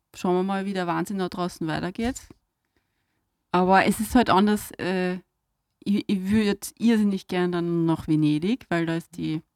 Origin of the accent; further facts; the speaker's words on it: Lower Austria, Austria; Ich bin im Waldviertel aufgewachsen, ich habe keine Ahnung, wie sich das aufhört